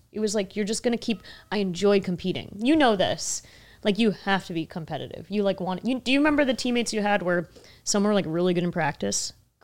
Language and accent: English; Boston, Massachusetts, United States; I'm from Boston.